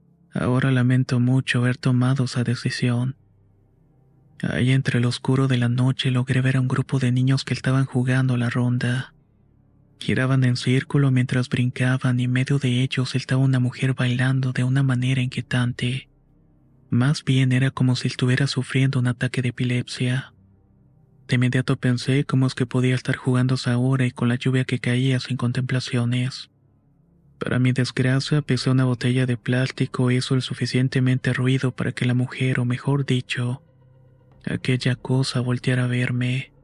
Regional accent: San Carlos, Ñuble, Chile; No lo había mencionado, pero soy de San Carlos, Ñuble.

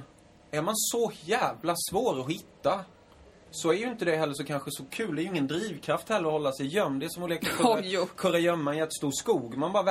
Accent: Småland, Sweden; jag är från Småland

